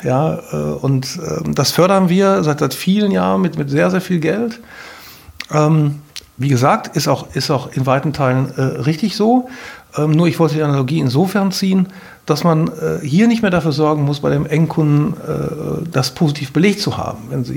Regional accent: North Rhine-Westphalia, Germany; Ich komme aus dem Ruhrpott und wohne jetzt in Sachsen.

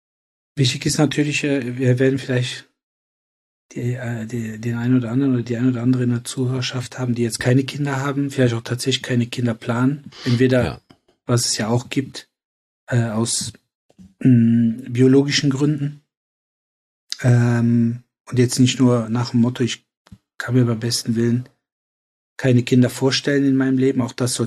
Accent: Cologne, North Rhine-Westphalia, Germany; born or raised there

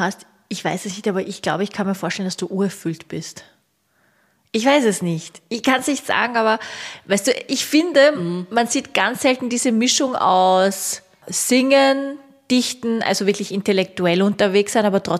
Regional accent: Austria; ich bin ja doch in Österreich aufgewachsen mit österreichischen Männern, ja.

